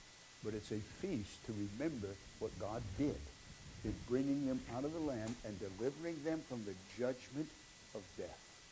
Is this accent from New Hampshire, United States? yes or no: yes; New Hampshire, United States; born there; I was born in New Hampshire.